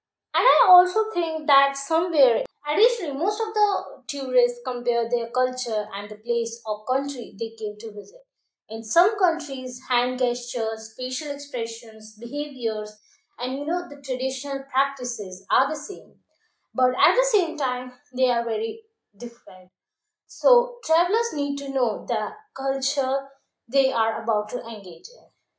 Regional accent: India; You know, as you all know that I am Indian and I live in the major part where Holi is celebrated at a very large, you know, a very huge scale, especially at the Braj.

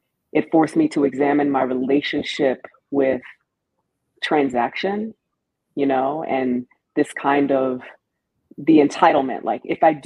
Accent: Maryland, United States; And I'm a Maryland girl. I'm from Maryland.

